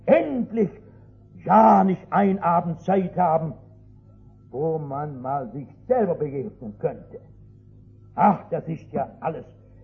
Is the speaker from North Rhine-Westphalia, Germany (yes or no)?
yes; North Rhine-Westphalia, Germany; Sehen Sie, ich komme aus dem Ruhrgebiet. Das ist nicht so schön wie hier in Biel, nicht?